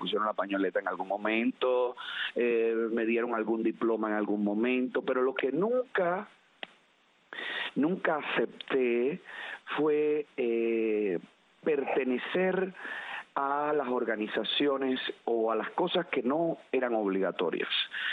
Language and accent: Spanish; Camagüey, Cuba; Nací en Camagüey.